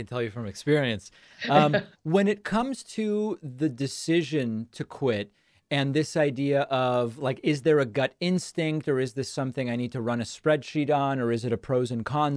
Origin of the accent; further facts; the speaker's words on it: Argentina; I'm from Argentina, and I thought, there's some demand for this.